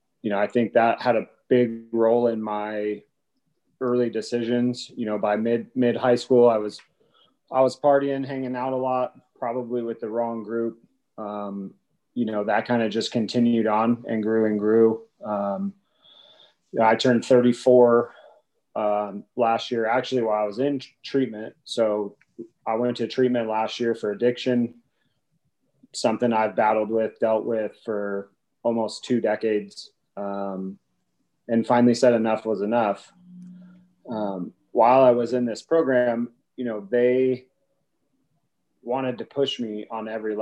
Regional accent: Bend, Oregon, United States; I grew up in the Northwest. I've lived in Bend, so pretty much Central Oregon, almost my whole life.

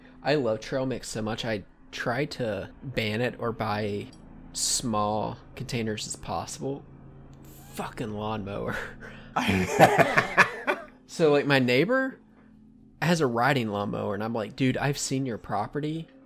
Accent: Appalachia, United States; accent: Appalachian; we're absolutely going to hear my Appalachian accent today, because I cannot say C-O-L-O-R.

